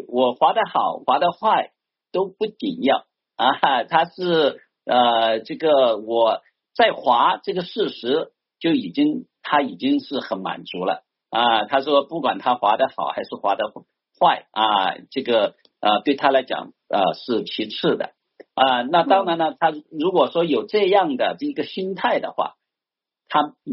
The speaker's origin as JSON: {"language": "Chinese", "country": "China", "tie": "born or raised there", "moved": "as an adult", "said": "那我是从出生长大在中国大陆然后在中国大陆受教育"}